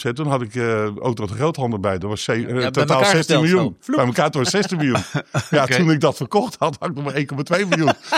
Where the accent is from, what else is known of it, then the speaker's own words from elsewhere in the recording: Slochteren, Groningen, Netherlands; Ja, wij komen uit Slochteren vandaan.